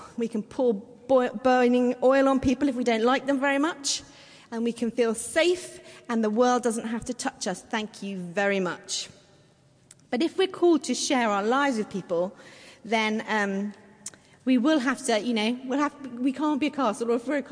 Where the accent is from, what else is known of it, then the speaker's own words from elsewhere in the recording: South East England, United Kingdom; because I grew up in Surrey, I know next to nothing about life.